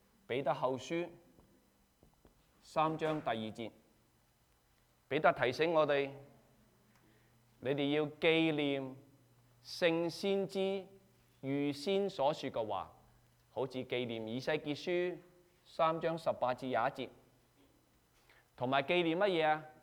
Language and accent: Chinese; China; 你知道我中國人，不懂英文。